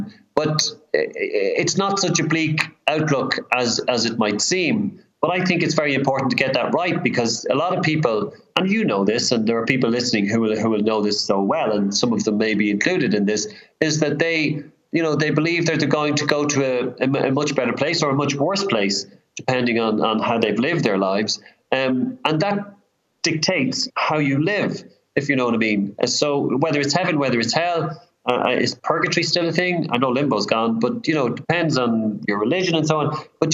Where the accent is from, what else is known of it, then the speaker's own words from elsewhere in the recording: Ireland; I'm Irish, so it doesn't really bother me.